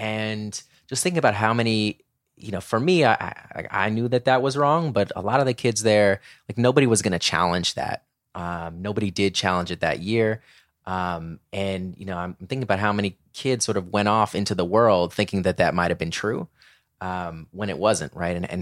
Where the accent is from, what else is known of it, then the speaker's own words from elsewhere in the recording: Orlando, Florida, United States; growing up in Orlando, Florida, in my high school, it was in 10th grade and it was AP US history.